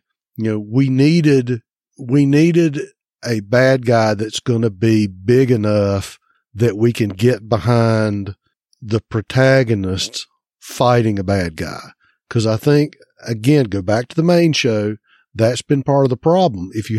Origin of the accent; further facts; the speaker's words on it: North Carolina, United States; Noon, growing up in North Carolina, we had Mid-Atlantic Championship Wrestling.